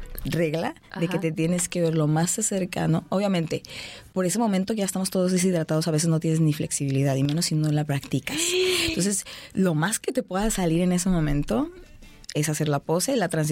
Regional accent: Cabo San Lucas, Baja California Sur, Mexico; pero son de San José ellos, yo soy de Cabo San Lucas.

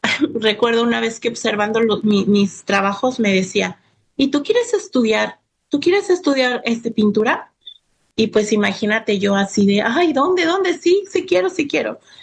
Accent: Valle de Santiago, Guanajuato, Mexico; also born or lived in Mexico City; nací en la Ciudad de México. Me llevan a los 2 años a vivir a Guanajuato, un pueblo que se llama Valle de Santiago.

